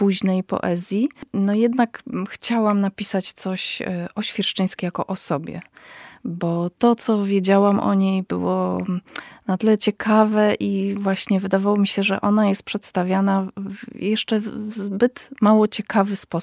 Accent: Łódź, Łódź Voivodeship, Poland; a ja jestem z Łodzi

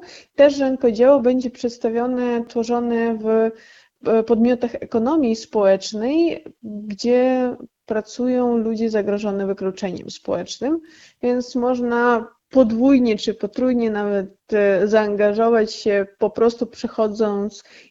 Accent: Ukraine; Polish is a second language; now in Poland; gdzieś nie będę mogła coś powiedzieć po ukraińsku, gdzieś nie wspomnę o tym, że jestem z Ukrainy, ponieważ na przykład mieszkam wiele lat i już raczej osoby inne nie poznają po akcencie, że jestem skądś.

